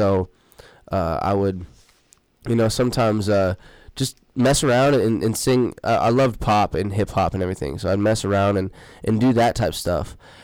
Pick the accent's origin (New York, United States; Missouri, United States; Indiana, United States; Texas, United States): Indiana, United States; Terre Haute; I'm obviously from Terre Haute, so it's always cool to be close to home playing some shows